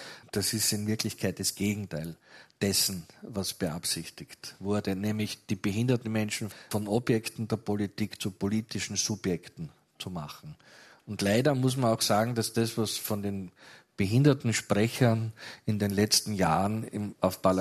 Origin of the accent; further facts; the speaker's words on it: Krems, Lower Austria, Austria; Ich bin aufgewachsen in Krems-Lerchenfeld, in dieser Arbeitersiedlung neben der Hütte Krems.